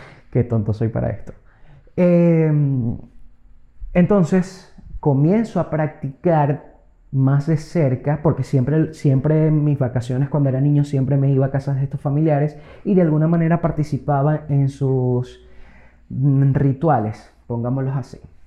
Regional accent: Maracaibo, Zulia, Venezuela; vivo en una ciudad súper creyente de la Virgen María, soy de Venezuela, para los que no lo sepan, de Maracaibo

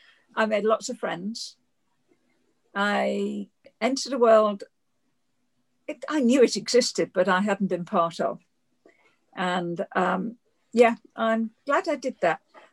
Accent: Liverpool, North West England, United Kingdom; I grew up in Liverpool, where you can't be prejudiced in a seaport.

